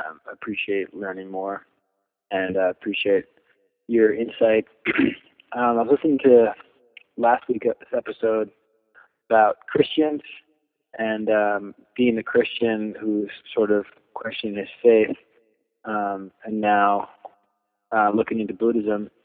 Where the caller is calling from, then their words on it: California, United States; I'm calling from the Central Coast of California.